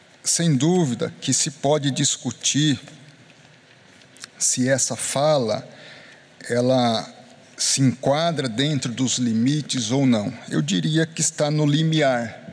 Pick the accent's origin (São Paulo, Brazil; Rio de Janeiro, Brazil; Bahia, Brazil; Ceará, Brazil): São Paulo, Brazil; accent: interior paulista; meu R do interior aqui, porque nessas duas cidades, daí vem meu sotaque do interior paulista, que é muito próximo também da forma de se falar em Londrina.